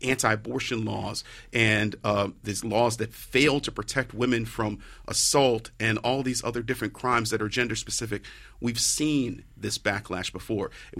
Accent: Cleveland, Ohio, United States; Well, Kylie, I'm from that Rust Belt. I'm from Cleveland, Ohio.

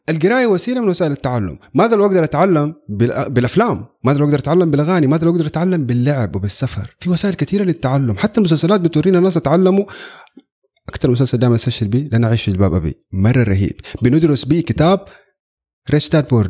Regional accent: Mecca, Makkah Province, Saudi Arabia; now in Jeddah, Saudi Arabia; من مكة عايش في جدة

